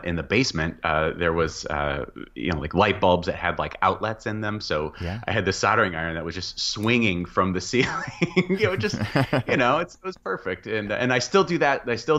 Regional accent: Wheaton, Illinois, United States; Well, I'm from, I grew up in Wheaton, Illinois.

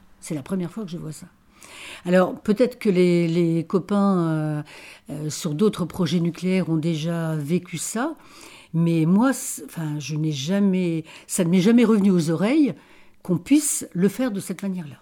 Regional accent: Dunkirk, Hauts-de-France, France; Moi, je viens de Dunkerque, du Nord.

